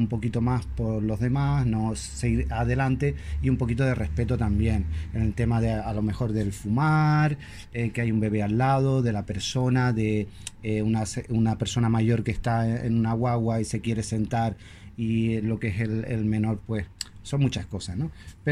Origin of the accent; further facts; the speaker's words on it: Los Cristianos, Canary Islands, Spain; Sí, yo soy de Canarias, tengo 46 años y llevo toda la vida en Los Cristianos, soy de Tenerife.